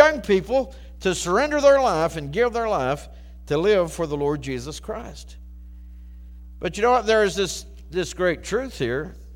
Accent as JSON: {"language": "English", "town": "Valdese", "region": "North Carolina", "country": "United States", "tie": "born or raised there", "also_born_or_lived": "Rutherfordton", "lives_now": "Morganton, United States", "said": "And we lived in Rutherfordton for 14 years. And then God called us to come here to Morganton. And I grew up over in Valdez. Went to school at Drexel High School."}